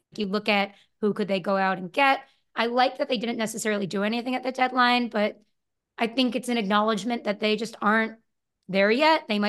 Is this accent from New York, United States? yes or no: no; Texas, United States; like I'm from Texas.